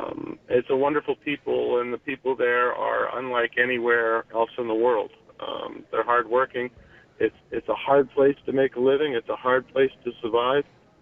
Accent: Van Buren, Maine, United States; I grew up in Van Buren and maintain a house there now. And believe that it's probably one of the most wonderful places on earth, the St. John River Valley.

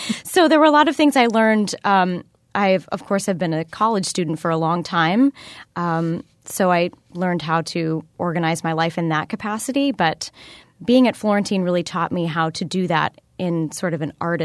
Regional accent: Appleton, Wisconsin, United States; I'm originally from Appleton, Wisconsin, so I have a strong connection to Wisconsin in general.

